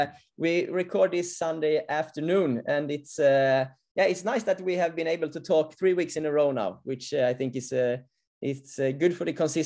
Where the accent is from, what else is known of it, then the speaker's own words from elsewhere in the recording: Gothenburg, Västra Götaland, Sweden; I'm from Sweden, from Gothenburg, and I've coached in Sweden the last couple of years